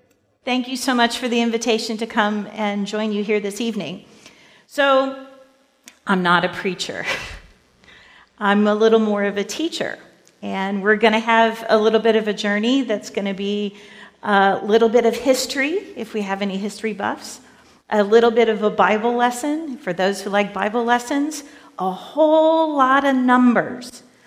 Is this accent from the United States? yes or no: yes; the South, United States; Now, I'm from the South. I grew up in the South, and West Virginia is kind of almost a little bit in the South.